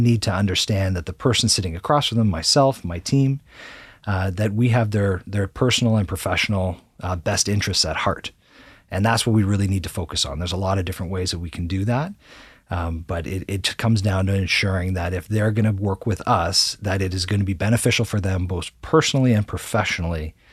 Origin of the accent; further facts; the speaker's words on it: Toronto, Ontario, Canada; I'm a Canadian, like I said, you know, born and raised here in Toronto.